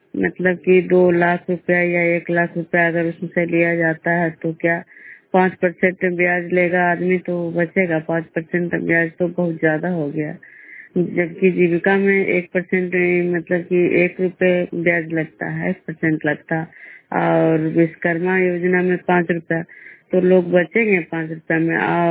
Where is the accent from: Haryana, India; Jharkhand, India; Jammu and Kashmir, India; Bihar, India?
Bihar, India; Vishnupur